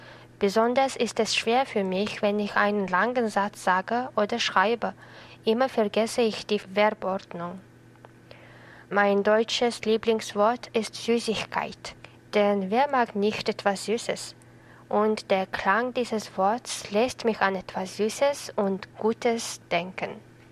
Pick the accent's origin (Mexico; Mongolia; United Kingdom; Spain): Mongolia; Ulaanbaatar; German is a second language; ich komme aus der Mongolei. Ich bin 1995 geboren und in Ulaanbaatar, der Hauptstadt der Mongolei, gewachsen.